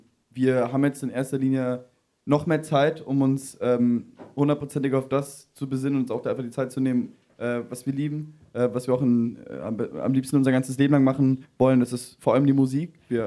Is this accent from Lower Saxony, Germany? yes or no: no; Frankfurt, Hesse, Germany; wir kommen ja aus Frankfurt